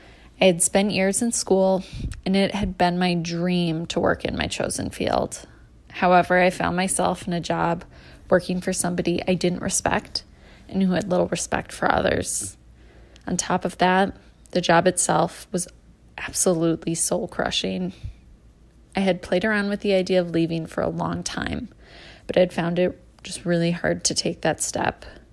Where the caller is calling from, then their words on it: Wisconsin, United States; I'm calling from Wisconsin.